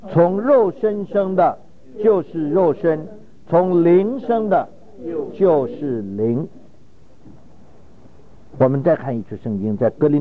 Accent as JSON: {"language": "Chinese", "country": "China", "said": "我们中国人叫三魂"}